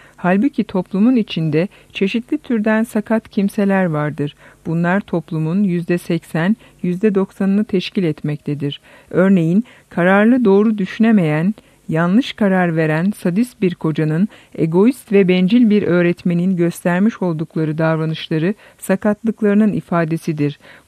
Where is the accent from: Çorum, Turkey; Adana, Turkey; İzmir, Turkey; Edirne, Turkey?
Çorum, Turkey; born there; 1948 Çorum doğumluyum.